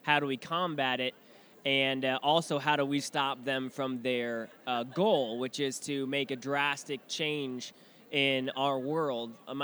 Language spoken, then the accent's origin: English; Council Bluffs, Iowa, United States; also born or lived in Omaha, Nebraska; You know, I grew up here in Council Bluffs and then in Omaha, and so I love supporting the local cons as much as I can.